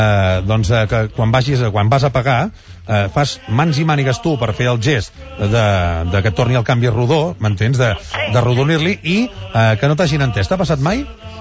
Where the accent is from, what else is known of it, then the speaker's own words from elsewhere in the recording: Catalonia, Spain; es nota que som catalans perquè cridem